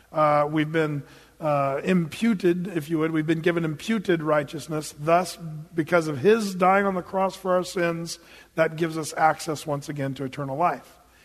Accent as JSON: {"language": "English", "region": "Oregon", "country": "United States", "said": "And I'm from Southern Oregon where Harry and David actually is."}